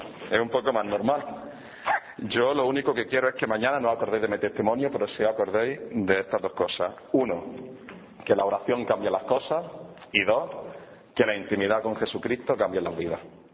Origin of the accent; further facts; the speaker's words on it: Jaén, Andalusia, Spain; vengo de Jaén, aunque ahora estoy trabajando en Alcorcón